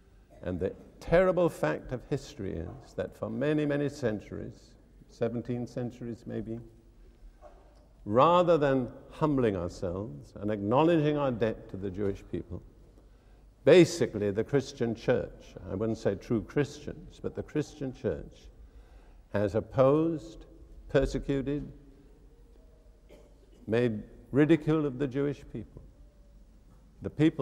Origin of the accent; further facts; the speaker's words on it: United Kingdom; And let me say, if anybody here is British, I'm British. As British as the flag. And we British tend to be rather proud.